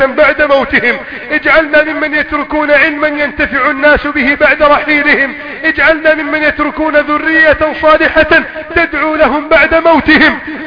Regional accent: Egypt; بلدنا مصر

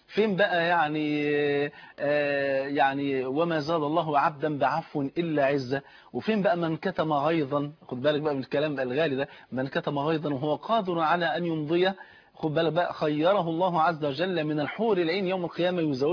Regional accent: Egypt; الطابور العيش طبعا انت عارف عندنا في مصر هنا فرض عين

